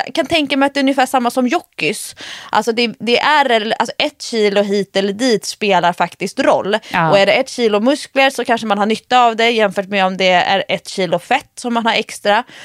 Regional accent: Stockholm, Stockholm County, Sweden; om man typ ska bila, ja, men bila till Skåne eller upp till Åre som stockholmare

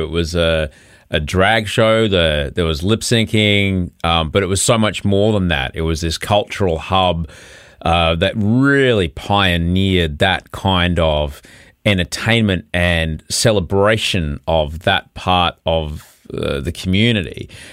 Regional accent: Brisbane, Queensland, Australia; now in Sydney, Australia; and I come from Brisbane.

